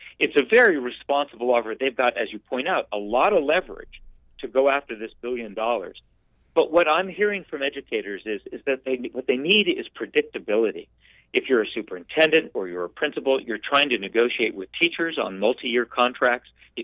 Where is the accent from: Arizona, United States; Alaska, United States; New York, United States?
Arizona, United States; Tucson; talking to folks in my hometown of Tucson about the need to change direction in Arizona